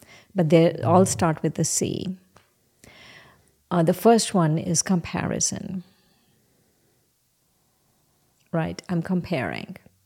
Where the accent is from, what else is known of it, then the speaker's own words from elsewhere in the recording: India; moved away; culture shock for me when I came from India to here